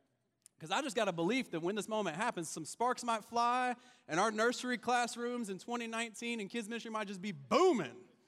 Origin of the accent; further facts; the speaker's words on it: Kentucky, United States; No, I'm from Kentucky, but don't be playing them jokes on me.